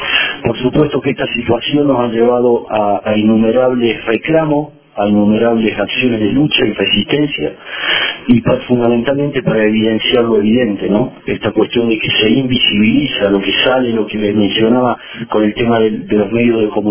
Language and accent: Spanish; Catamarca, Argentina; En mi caso yo soy del norte de Argentina, en una provincia que se llama Catamarca, que queda bastante cerquita ya del límite con nuestro hermano país de Bolivia.